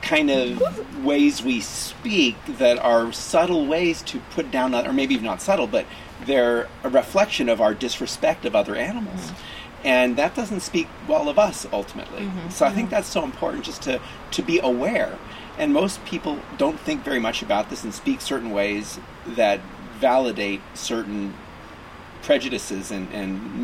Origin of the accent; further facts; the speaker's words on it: Hollywood, California, United States; Well, I grew up actually in Hollywood, California, mm-hmm. and my parents sent me to Catholic schools.